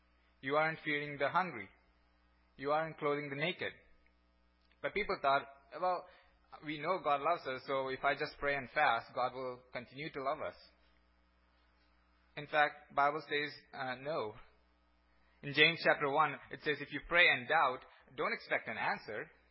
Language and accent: English; Angamali, Kerala, India; also born or lived in Duncan; we grew up in a small town called Angamali in the southwest coast of India, a province called Kerala.